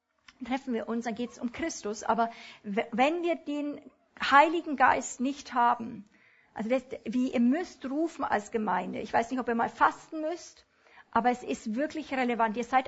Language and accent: German; Germany; now in Switzerland; Vater, wir brauchen es als Deutsche, aber hier in der Schweiz auch.